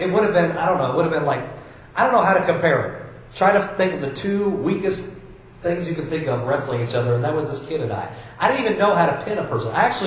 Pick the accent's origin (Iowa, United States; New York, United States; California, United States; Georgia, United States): Iowa, United States; I mean, wrestling matches, I come from Iowa.